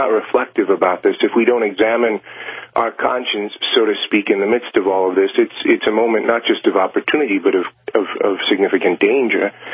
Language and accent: English; Hazelton, North Dakota, United States; I grew up in Hazleton, North Dakota. I'm a farm boy.